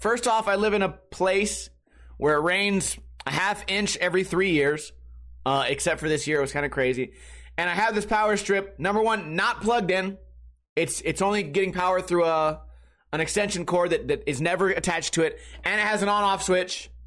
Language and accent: English; Las Vegas, Nevada, United States; today is the first day in Las Vegas, Nevada, my hometown.